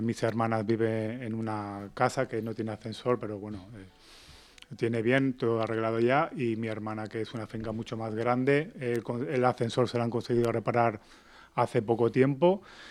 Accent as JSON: {"language": "Spanish", "town": "Catarroja", "region": "Valencian Community", "country": "Spain", "said": "a los 20 días de suceder la dana, somos de Catarroja, pues salió adelante."}